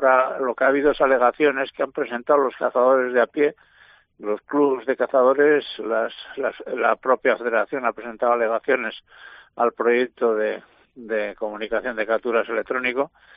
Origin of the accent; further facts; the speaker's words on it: Castile and León, Spain; los máximos protagonistas somos los cazadores de Castilla y León, ya que somos la región con el mayor aprovechamiento de codorniz del mundo